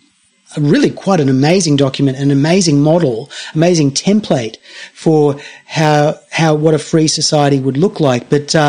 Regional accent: Australia; I come from Australia, and of course we've had a lot of concerns as well about the way in which the British Empire behaved on our land

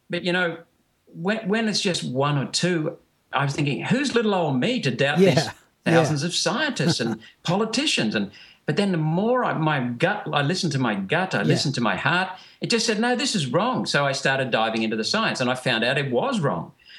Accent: India; born there; First of all, I was born in India.

